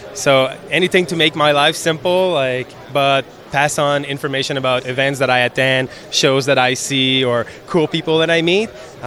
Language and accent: English; Montreal, Quebec, Canada; I grew up in Montreal